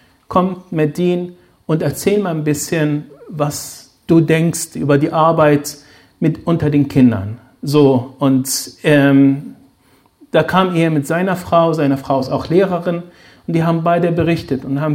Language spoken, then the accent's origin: German; Egypt; moved away as an adult; now in Germany; Ich bin gebürtiger Ägypter, das ist noch eine Information. Wohne in Deutschland seit über 30 Jahren und fast genauso lange hier. In Ägypten bin ich aufgewachsen und bin mit 22 nach Deutschland gekommen.